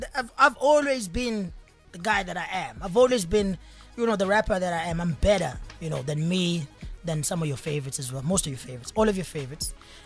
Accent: Durban, KwaZulu-Natal, South Africa; But everyone says I'm from Durban because it's an easy reference point.

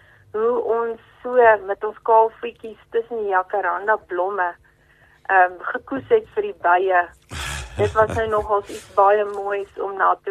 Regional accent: Stofberg, Mpumalanga, South Africa; My pa en ma het hulle hele lewe deur geboer op Stofberg. En ek het groot geword op Stofberg. En ek en my man het albei skool gegaan op Laerskool Laersdrift. En na skool het ek Middelburg Hoërskool toe gegaan

